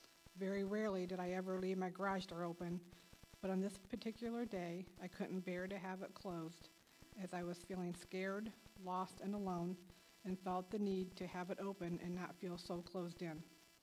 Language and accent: English; Upper Sandusky, Ohio, United States; also born or lived in Bucyrus, Ohio; I'm the oldest of three siblings, and I was born in Bucyrus, Ohio.